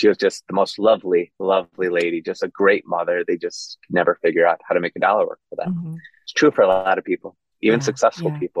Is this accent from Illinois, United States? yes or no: yes; Chicago, Illinois, United States; also born or lived in West Virginia; I went to a super, super small school in West Virginia. I'm from Chicago. So I wanted to get away from home.